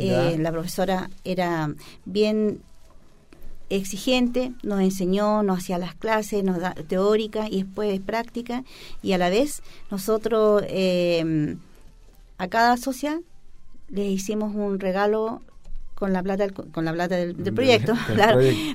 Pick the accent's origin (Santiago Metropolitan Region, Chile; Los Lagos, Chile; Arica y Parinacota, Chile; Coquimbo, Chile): Arica y Parinacota, Chile; Arica; Maravilloso, porque yo soy de Arica, me encanta el folclore.